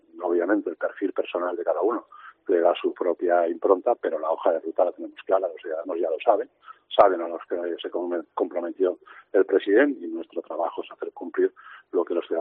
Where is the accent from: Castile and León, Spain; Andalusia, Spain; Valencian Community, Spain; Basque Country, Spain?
Valencian Community, Spain; Chilches; Yo soy de Chilches y la verdad es que, gracias a mi pueblo, es el que me metió la vocación política